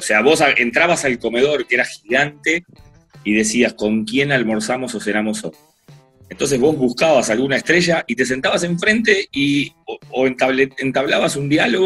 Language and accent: Spanish; Uruguay; a deportistas como somos los uruguayos y los sudamericanos